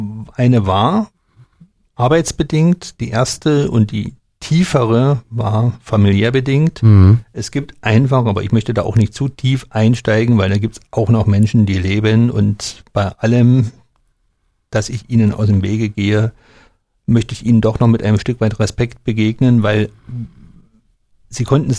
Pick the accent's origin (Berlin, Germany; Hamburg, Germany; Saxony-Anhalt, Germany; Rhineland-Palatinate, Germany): Berlin, Germany; Ich komme aus Berlin